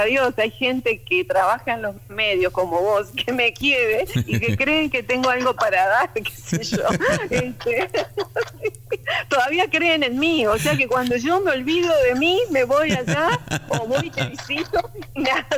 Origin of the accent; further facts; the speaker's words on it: Argentina; como yo soy medio argentina, no, no, o sea, digamos, soy argentina pero viviendo afuera